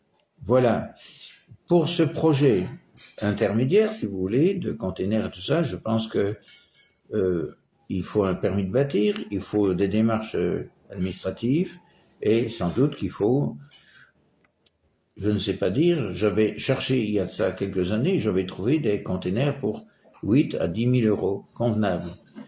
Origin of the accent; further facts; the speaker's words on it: Belgium; Je me rappelle de ce qui s'est passé chez nous en Belgique quand j'étais petit.